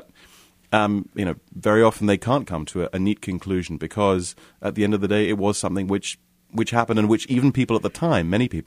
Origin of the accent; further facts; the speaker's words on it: London, United Kingdom; Well, I'm from London, and in many respects, London hasn't necessarily changed that much between 1913 and 2013.